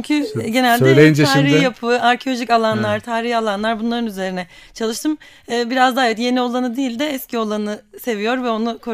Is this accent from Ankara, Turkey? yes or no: yes; Ankara, Turkey; now in Istanbul, Turkey; Evet, aslında Ankaralıyım ama son 5 yıldır İstanbul'da çalışıyor ve orada yaşıyorum.